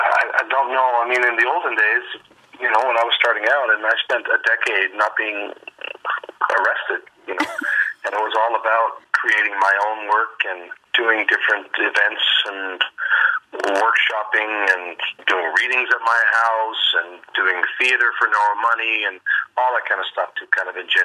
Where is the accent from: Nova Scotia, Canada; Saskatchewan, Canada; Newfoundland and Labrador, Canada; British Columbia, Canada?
Newfoundland and Labrador, Canada; I grew up in Labrador, and I spent my summers on the west coast of Newfoundland around Stephenville in the Port of Port Peninsula.